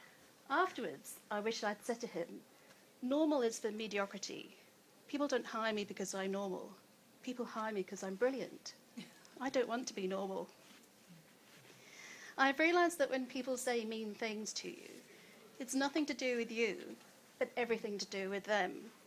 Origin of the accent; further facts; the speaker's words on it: Hammersmith, London, United Kingdom; born there; I was confused because I was born in Hammersmith.